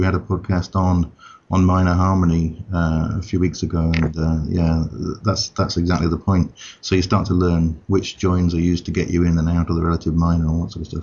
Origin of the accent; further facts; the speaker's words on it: England, United Kingdom; you're French and I'm English